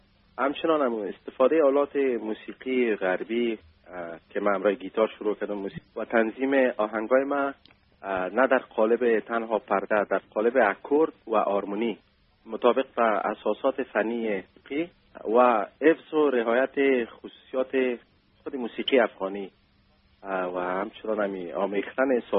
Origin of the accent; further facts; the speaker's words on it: Afghanistan; با حفظ رسالتی که نسبت به وطنم و نسبت به موسیقی کشورم دارم